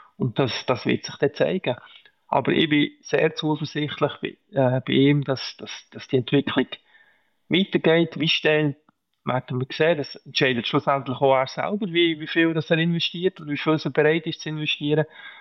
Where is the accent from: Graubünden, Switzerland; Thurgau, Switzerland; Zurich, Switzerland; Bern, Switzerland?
Bern, Switzerland; Biel; Biel ist mein Jugendverein, meine Heimatstadt. Ich bin zwar nicht in Biel selber aufgewachsen